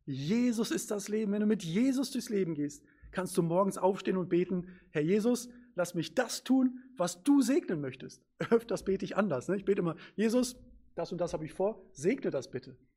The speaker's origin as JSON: {"language": "German", "town": "Lage", "region": "North Rhine-Westphalia", "country": "Germany", "tie": "born or raised there", "also_born_or_lived": "Latvia", "said": "Und dann sind wir weiter nach Lage gezogen und mehr bin ich noch nicht umgezogen."}